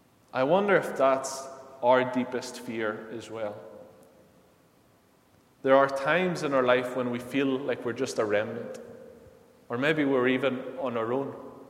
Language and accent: English; Naples, Campania, Italy; moved away; As I said, I was brought up in Italy. I was brought up in Naples, in the city of Naples in Italy.